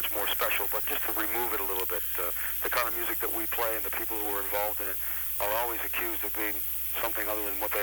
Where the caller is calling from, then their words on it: Los Angeles, California, United States; I'm at home in Los Angeles.